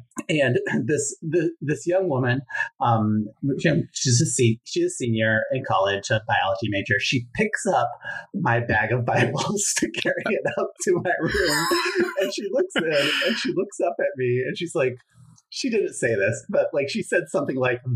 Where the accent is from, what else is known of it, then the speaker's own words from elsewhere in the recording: New York, United States; I grew up in New York, so it's a New York state school.